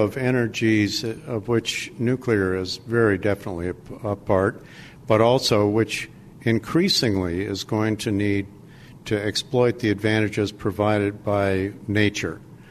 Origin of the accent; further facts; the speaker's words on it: Pontiac, Michigan, United States; now in Washington, United States; I'm really pleased as a guy who was born in Pontiac and raised in early years in Michigan to say that Michigan